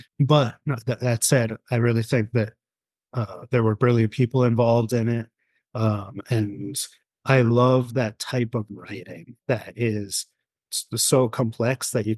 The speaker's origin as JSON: {"language": "English", "country": "United States", "tie": "born or raised there", "said": "a very different political context that I'm coming from as an American growing up within a liberal context and rebelling against that."}